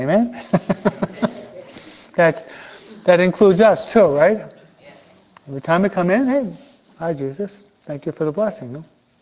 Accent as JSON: {"language": "English", "country": "United States", "said": "I am an American, and most of you are American citizens too"}